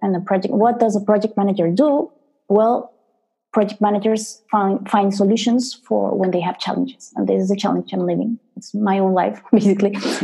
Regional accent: Colombia; So I remember growing up in Colombia, in the 80s

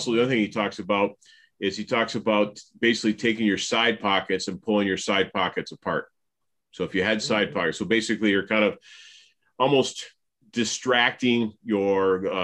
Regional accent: Minneapolis, Minnesota, United States; But again, so in 2004, I'm from Minneapolis.

